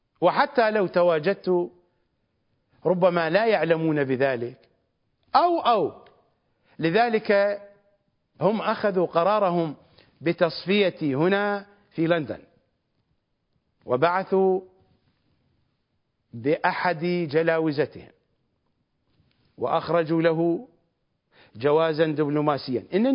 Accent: Iraq; إذا ما وصلت إلى نقطة حدودية من حدود بلدي العراق فإنهم سيوقفوني

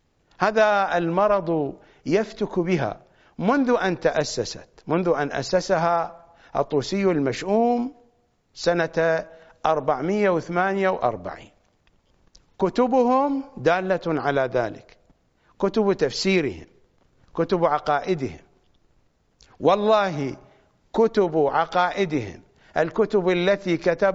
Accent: Iraq; accent: Iraqi; هسه أنا قدمت لكم درزا بلهجتنا العراقية

